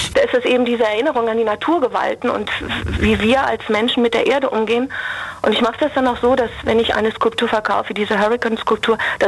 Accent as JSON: {"language": "German", "town": "Essen", "region": "North Rhine-Westphalia", "country": "Germany", "said": "Genau, ich bin in Essen geboren."}